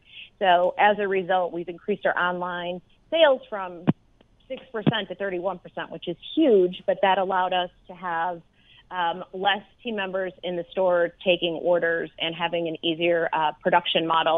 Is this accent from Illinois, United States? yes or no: yes; Chicago, Illinois, United States; born or raised there